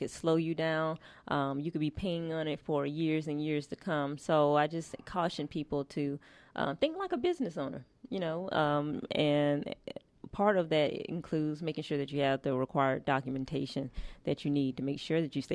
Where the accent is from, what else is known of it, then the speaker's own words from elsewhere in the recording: Georgia, United States; I was born and raised in Georgia, and both of my parents are business owners.